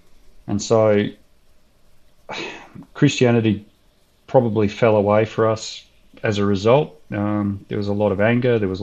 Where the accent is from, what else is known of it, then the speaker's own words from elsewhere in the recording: Victoria, Australia; So like Dan, I grew up in Victoria, in country Victoria as opposed to the city. Fairly simple upbringing. It wasn't an especially Christian upbringing, although I had a certain awareness of Christianity, mainly through my grandparents